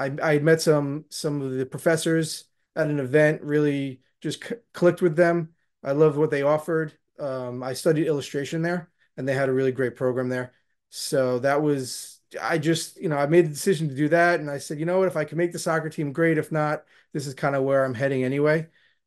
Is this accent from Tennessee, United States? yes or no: no; Valley Stream, New York, United States; Yeah, I grew up on Long Island, New York. I'm actually still there. Been here basically my whole life. I grew up in a town called Valley Stream